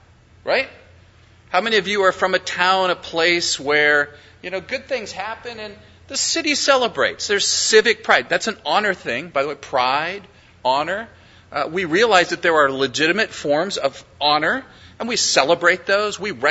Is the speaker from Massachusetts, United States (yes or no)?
no; Minnesota, United States; now in Texas, United States; There is a Texas thing that is as big as anywhere I've ever lived. I grew up in Minnesota